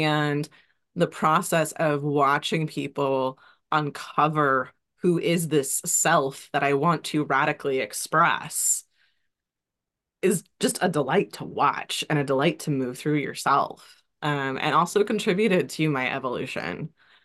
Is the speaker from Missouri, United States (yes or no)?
no; Indianapolis, Indiana, United States; for our location, my hometown, Indianapolis.